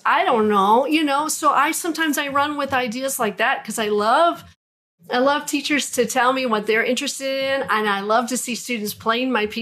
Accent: Corpus Christi, Texas, United States; And this older gentleman lived in our city. I'm from Corpus Christi.

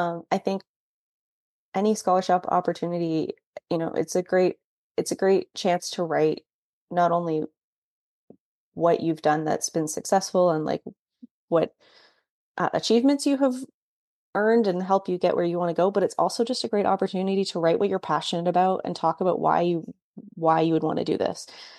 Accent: Canada; as a Canadian, I didn't have any agricultural education opportunities in Canada and Canadian schools.

